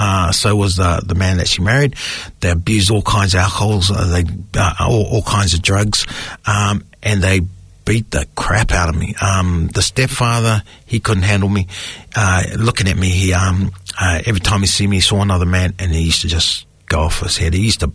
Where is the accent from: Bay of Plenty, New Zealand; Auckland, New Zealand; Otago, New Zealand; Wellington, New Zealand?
Bay of Plenty, New Zealand; Whakatane; born there; I was born in Whakatane.